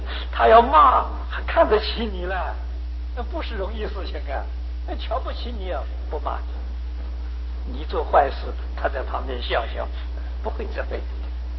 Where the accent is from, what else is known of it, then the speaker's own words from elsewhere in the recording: China; 像《金刚经》，这是我们中国人最喜欢读的啊！